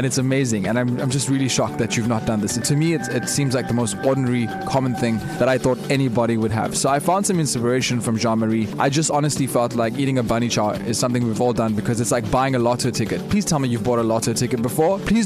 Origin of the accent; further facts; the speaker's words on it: South Africa; And I'm assuming, and I suppose as a South African, maybe not everyone would eat a bunny chow